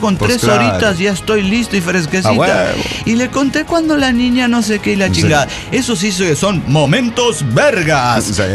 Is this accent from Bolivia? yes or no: yes; Camiri, Santa Cruz, Bolivia; soy del sur de Bolivia, de la localidad de Camiri, el Chaco cruceño, ajá, que pertenece al departamento de Santa Cruz, cuya capital es Santa Cruz de la Sierra